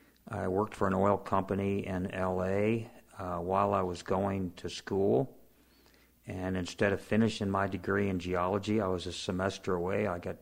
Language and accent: English; Fairfax, Virginia, United States; also born or lived in Springfield, Virginia; I grew up in Fairfax, Virginia, Springfield, Virginia.